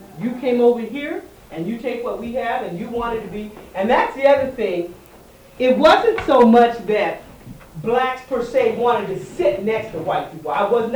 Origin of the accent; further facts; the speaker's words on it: Yakima, Washington, United States; So when I grew up in Yakima, if you were not black, you were white.